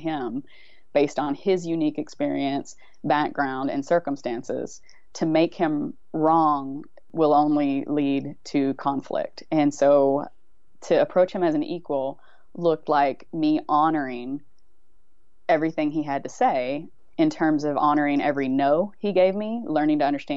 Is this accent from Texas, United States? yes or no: yes; Texas, United States; I was deep in it. I grew up in Texas.